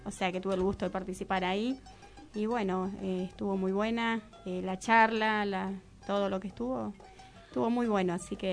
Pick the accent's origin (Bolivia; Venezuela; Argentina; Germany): Argentina; Misiones; also born or lived in Merlo; now in Moreno, Argentina; Vine de Misiones a Merlo y de Merlo a Moreno.